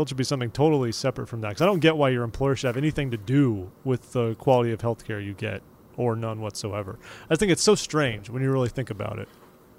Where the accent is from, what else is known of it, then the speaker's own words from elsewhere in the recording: the West, United States; We're Americans. I'm from the West. I like the freedom to have a car and just go where I want.